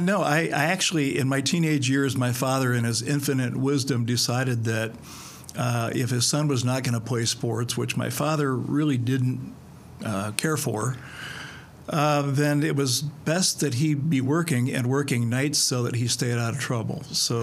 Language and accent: English; Fairbury, Illinois, United States; Well, we're from a little town called Fairbury, Illinois, and Fairbury is about a little town about 35 miles northeast of here, where my parents grew up and where I grew up the first part of my life.